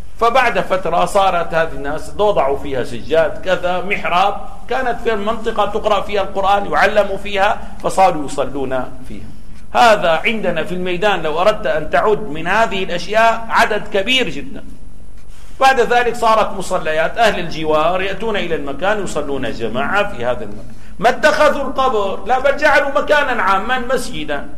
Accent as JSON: {"language": "Arabic", "town": "Damascus", "region": "Damascus Governorate", "country": "Syria", "said": "عندنا في دمشق كانت كتاتيب"}